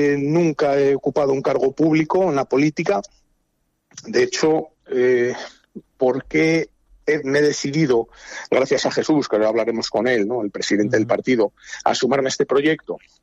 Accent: Gijón, Asturias, Spain; Yo soy asturiano, soy de Gijón, ahora es donde estoy

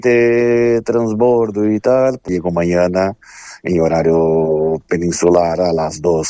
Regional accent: Porto Alegre, Rio Grande do Sul, Brazil; Soy del sur, de Porto Alegre, Rio Grande do Sul.

